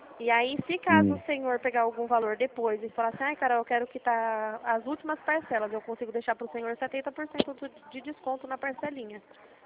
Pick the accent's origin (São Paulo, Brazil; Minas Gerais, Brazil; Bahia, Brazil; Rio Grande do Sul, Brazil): São Paulo, Brazil; Dracena; eu sou aqui de Dracena.